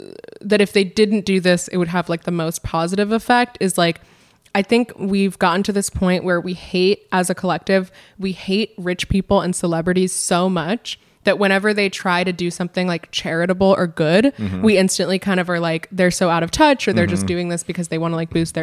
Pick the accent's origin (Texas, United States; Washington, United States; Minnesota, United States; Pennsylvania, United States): Pennsylvania, United States; I mean, growing up in Pennsylvania does add a little bit of nuance to this